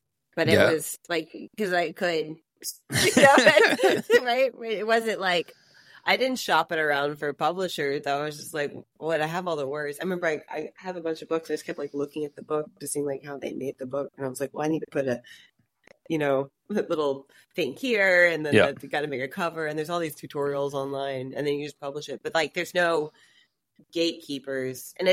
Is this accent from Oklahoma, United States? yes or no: yes; Oklahoma, United States; also born or lived in Colorado / San Francisco; now in London, United Kingdom; Like, because I grew up in Oklahoma. This definitely was a thing in Oklahoma. And I lived in Colorado, not a thing in Colorado. And then I lived in San Francisco.